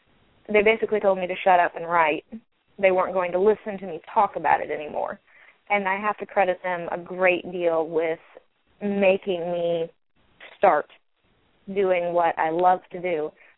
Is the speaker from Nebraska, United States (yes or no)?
no; Indiana, United States; also born or lived in Illinois / Missouri; Well, I'm from Indiana. I grew up here, moved away for some time to Illinois and Missouri, and then came back home after a few years.